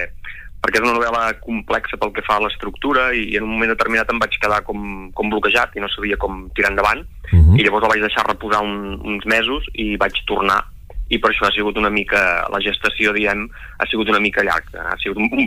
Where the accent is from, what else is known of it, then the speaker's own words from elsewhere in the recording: Catalonia, Spain; la zona que millor conec, que és la Costa Brava i l'Empordà, no? Que és el meu lloc d'origen